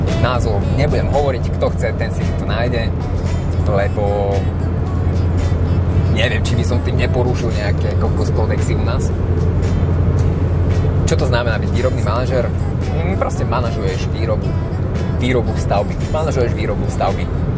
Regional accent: Prešov, Prešov Region, Slovakia; now in Bratislava, Slovakia; Žijem v Bratislave, pochádzam z Prešova, vyštudoval som stavbarinu, stavná priemyslovka, technická univerzita v Košiciach.

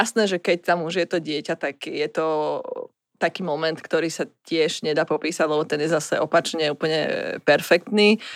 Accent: Bratislava, Bratislava Region, Slovakia; keďže sme z Bratislavy obidvaja

